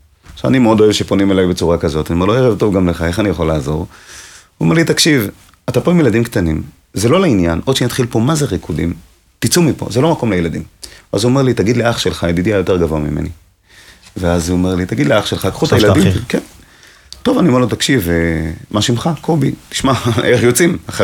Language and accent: Hebrew; Jerusalem, Jerusalem District, Israel; בתור ילד ירושלמי שגדל והיה בכל המועד בכותל